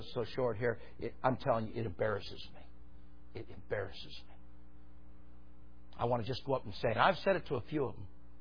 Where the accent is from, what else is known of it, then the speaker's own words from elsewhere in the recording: New York, United States; I don't know how it's supposed to be said. I'm from New York.